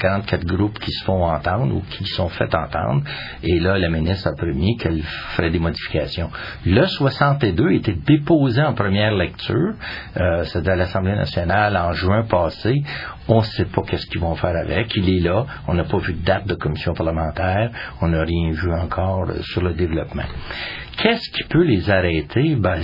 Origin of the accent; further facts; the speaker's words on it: Canada; il est chez nous, au Canada, sur le continent, à même hauteur, la même température